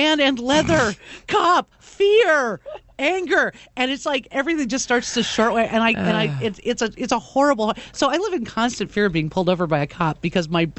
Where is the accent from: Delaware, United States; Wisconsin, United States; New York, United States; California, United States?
California, United States; Los Angeles; because I grew up in the Los Angeles area.